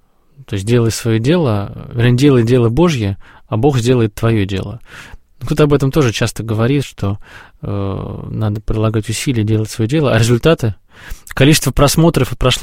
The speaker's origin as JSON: {"language": "Russian", "town": "Syzran", "region": "Samara Oblast", "country": "Russia", "said": "я вот, например, из Сызрани."}